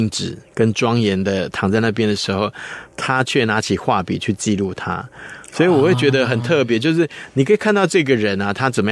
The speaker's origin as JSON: {"language": "Chinese", "country": "Taiwan", "said": "如果说用我们台湾人的眼光去看啊，我觉得会蛮有意思"}